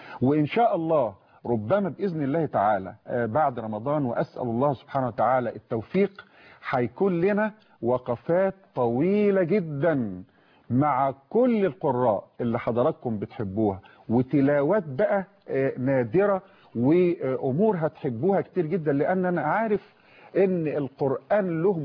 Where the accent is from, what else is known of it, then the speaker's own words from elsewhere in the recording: Mansoura, Dakahlia, Egypt; في عندنا في المنصورة مسجد اسمه مسجد النصر بجوار مبنى محافظة البقهلية.